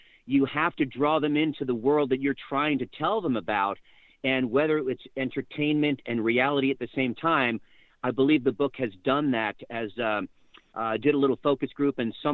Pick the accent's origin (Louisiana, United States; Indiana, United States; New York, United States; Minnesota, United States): New York, United States; Long Island; moved away as an adult; now in Texas, United States; It really began in Texas. I moved from Long Island, New York to Texas, which is part of the whole story in the first book, Gambling with God, in my early 30s.